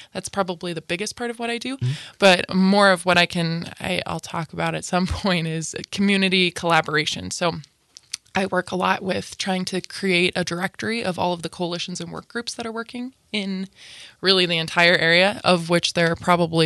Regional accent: Helena, Montana, United States; Well, I was born and raised in Helena. I grew up at the Mountain Meadow Inn, which is now the Oddfellow Inn and Farm, which is a beautiful, beautiful place.

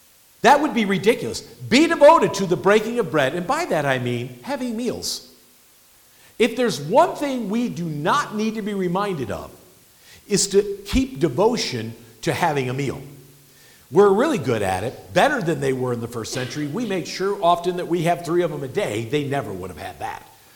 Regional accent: Midwest, United States; now in American Falls, United States; when I moved to American Falls, and I came from the Midwest, good fundamentalist Baptist home.

